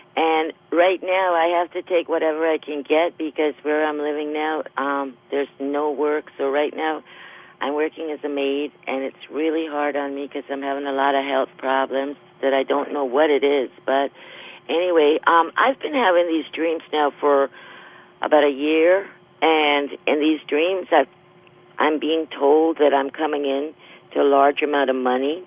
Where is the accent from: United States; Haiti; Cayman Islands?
Cayman Islands; Cayman Brac; born there; I was born in the Cayman Islands on a little island called Cayman Brac in the British West Indies. It's 30 miles south of Cuba.